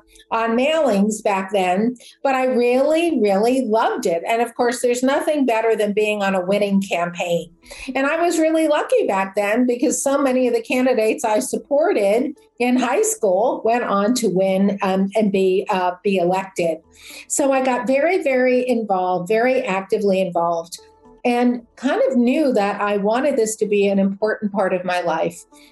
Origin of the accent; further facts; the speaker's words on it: New Jersey, United States; at the high school where I grew up in New Jersey.